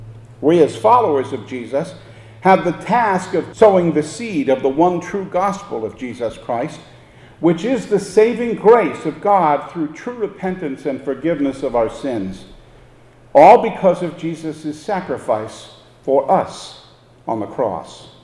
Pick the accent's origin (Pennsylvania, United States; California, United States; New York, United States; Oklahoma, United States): New York, United States; now in Douglas, United States; I grew up on Long Island, so I didn't know or see many farmers. Moving here to Douglas, I've seen them.